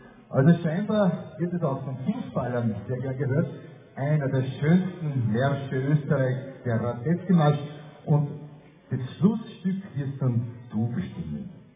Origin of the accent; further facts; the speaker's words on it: Cologne, North Rhine-Westphalia, Germany; Achso, ich komme aus Köln.